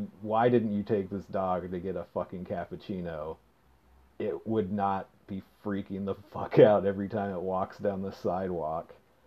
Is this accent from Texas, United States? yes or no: yes; Austin, Texas, United States; now in Los Angeles, United States; I'm from Austin, Texas, where dogs are very socialized.